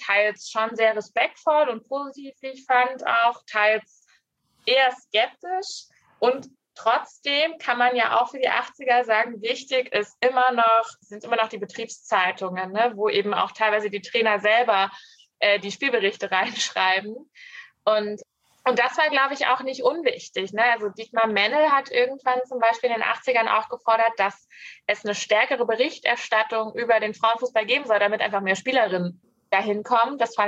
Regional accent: Grimma, Saxony, Germany; born there; jo, ich wurde in Grimma geboren

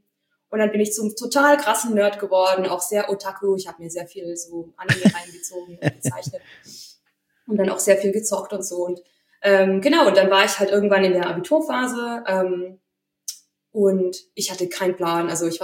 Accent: Baden-Württemberg, Germany; accent: Swabian; eigentlich schwätze ich Schwäbisch. Also ich bin aus

